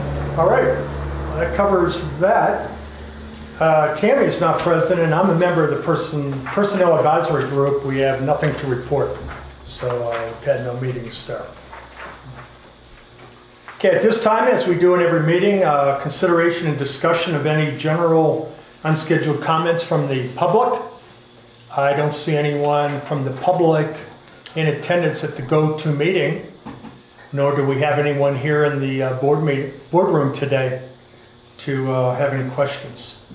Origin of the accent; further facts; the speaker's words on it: Pennsylvania, United States; I grew up in Western Pennsylvania and a lot of bridges back there, and they would put a big banner.